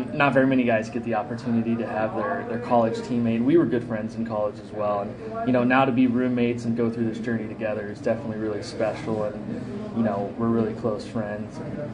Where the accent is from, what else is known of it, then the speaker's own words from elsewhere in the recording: Lancaster, California, United States; growing up around the Jet Hawks and Lancaster, watching those guys, I knew I wanted to be on the field one day.